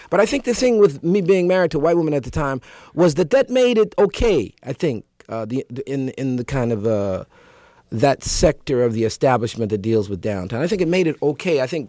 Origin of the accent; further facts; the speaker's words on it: Newark, New Jersey, United States; also born or lived in New York; Yeah, I mean, I was born in Newark. I left, you know, like you said, to go away to college. But I came back to Newark because I knew that that was where I began